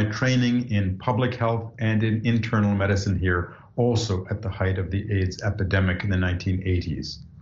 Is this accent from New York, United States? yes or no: yes; New York City, New York, United States; born there; I was born in New York City.